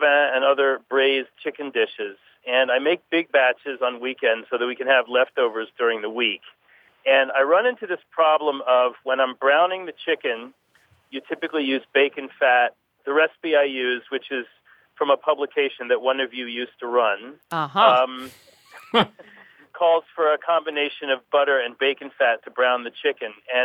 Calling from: New York City, New York, United States; I'm calling from New York City.

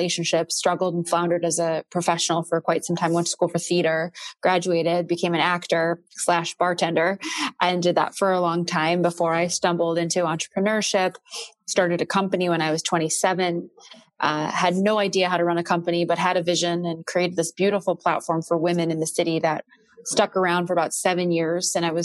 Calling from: Chicago, Illinois, United States; I am here in Chicago, Illinois, where it is a balmy 60 degrees for the first time in like 6 months.

